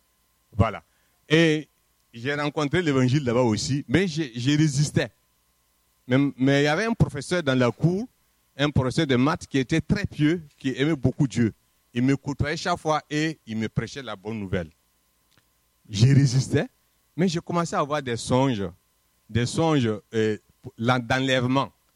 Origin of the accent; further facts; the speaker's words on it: Burkina Faso; Je suis originaire du Burkina Faso